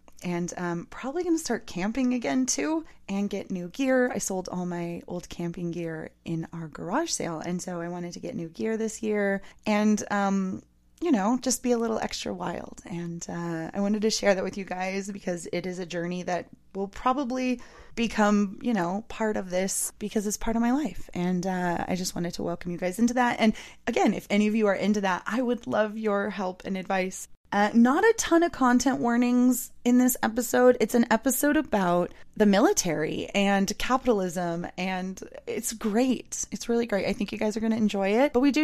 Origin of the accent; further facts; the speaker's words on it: San Diego, California, United States; I am not from a military family. I'm from San Diego, though, and I have dated military people